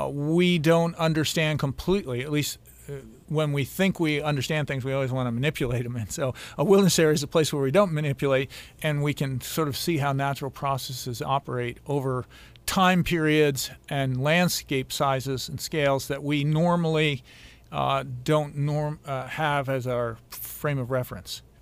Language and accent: English; East, United States; also born or lived in Missoula, United States; It was a real eye-opener growing up in the East and then going out to Montana